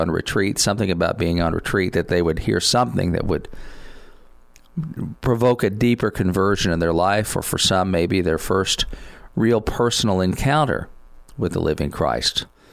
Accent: Lexington, United States; Somebody from Lexington, here in my hometown where we broadcast from, drove down, met us halfway, brought me home

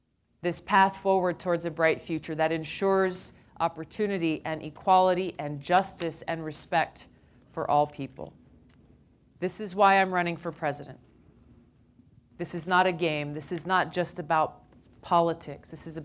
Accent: Hawaii, United States; We look back to a lot of folks from my home state who were very much affected during World War II with the mass internment of Japanese Americans. We had families in Hawaii who were literally torn apart

